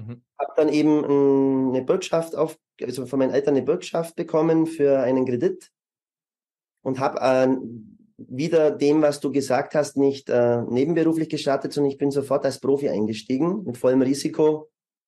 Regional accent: Germany; Ich selber habe Sport studiert in München. Ich bin ursprünglich Deutscher.

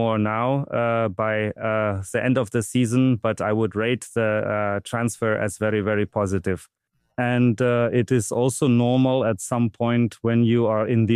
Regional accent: Brugelmühle, Germany; And I grew up in Brugelmühle.

